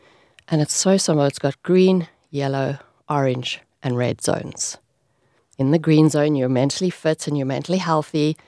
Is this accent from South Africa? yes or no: yes; South Africa; moved away as an adult; now in Ireland; But I'm originally from South Africa, but I was very fortunate that my daddy gave me my Irish passport.